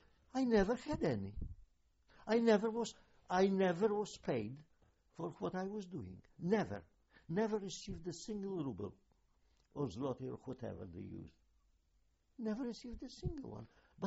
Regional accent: eastern Poland, Poland; English is a second language; Remember, I'm from Eastern Poland, which doesn't exist anymore.

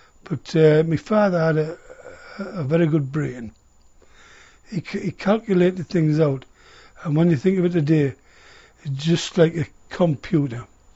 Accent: Middlesbrough, North East England, United Kingdom; I'm actually born and bred in Middlesbrough. I was born on the 16th of May 1934, just 500 yards from where I live now, actually. I was the first baby, it was a brand new estate, and I was the first baby ever born on that estate.

